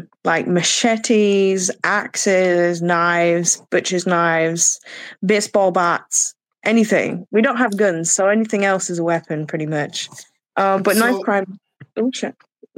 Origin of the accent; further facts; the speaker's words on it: England, United Kingdom; I'm from England.